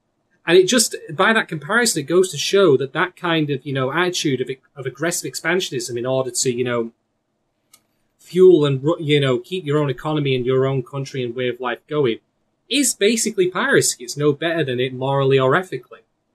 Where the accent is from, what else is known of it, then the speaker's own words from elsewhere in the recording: England, United Kingdom; and I'm actually English, so someone's got to feel it, I guess.